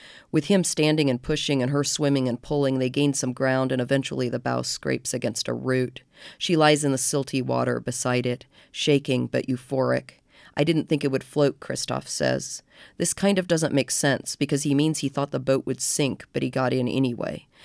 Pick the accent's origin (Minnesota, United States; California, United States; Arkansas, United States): Arkansas, United States; I actually saw those two elements together a lot growing up in the Ozark Mountains of Arkansas